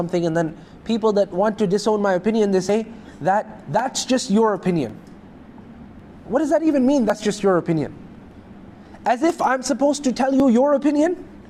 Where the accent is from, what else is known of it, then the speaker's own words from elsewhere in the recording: Canada; because I'm from Canada, nobody's going to get bothered there.